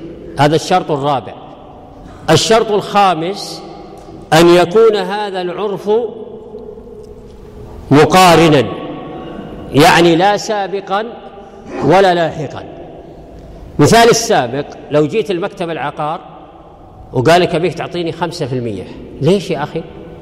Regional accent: Saudi Arabia; احنا عندنا بالسعودية

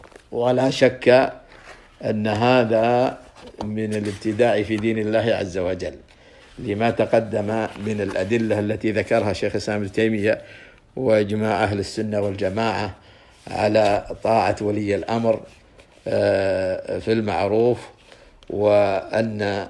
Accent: Saudi Arabia; زعزعة الثقة في أهل العلم وولاة الأمر في بلادنا السعودية

